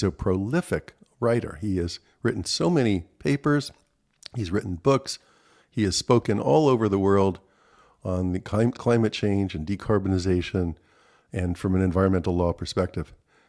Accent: Manhattan, New York, United States; also born or lived in Long Island; I grew up in Manhattan and then on Long Island. Oyster Bay was our family home.

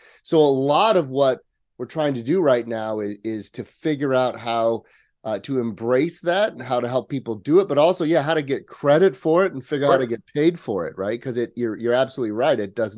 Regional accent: California, United States; I am a native Californian. I was actually raised in the country. I grew up just outside of Yosemite National Park, up in the Sierra Nevada.

